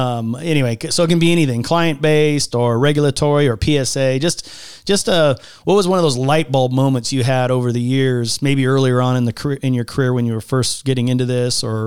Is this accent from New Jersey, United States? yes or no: no; California, United States; I'm originally from California and all